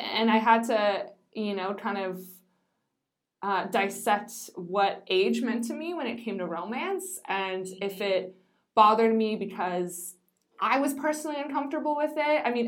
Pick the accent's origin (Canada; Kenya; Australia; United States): Canada; And he asked me, you know, where are you from? And I said, Canada.